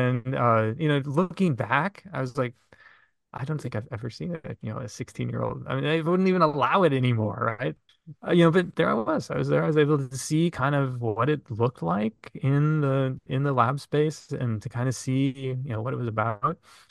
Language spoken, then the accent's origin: English; Minneapolis, Minnesota, United States; So my dad was a PhD scientist at the University of Minnesota. And so I grew up in Minneapolis and.